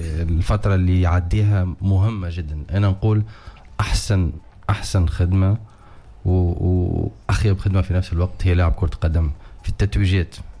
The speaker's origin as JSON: {"language": "Arabic", "country": "Tunisia", "said": "احنا في من الشمال الجنوب عندنا يعني كي نحكيو تونسي مختلف شويه"}